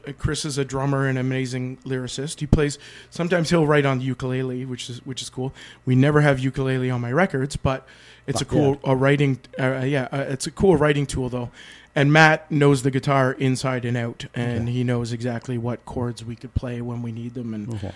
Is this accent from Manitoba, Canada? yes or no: no; Mississauga, Ontario, Canada; also born or lived in Acton; now in Rockwood, Canada; I was born and raised in Mississauga.